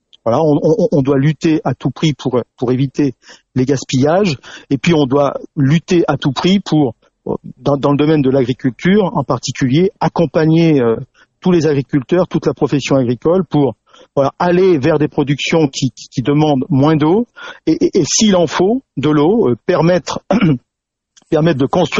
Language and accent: French; Nouvelle-Aquitaine, France; j'ai grandi sur les Vals de Saint-Onge et je me suis ensuite établi plus du côté de Saint, donc la circonscription, je la connais.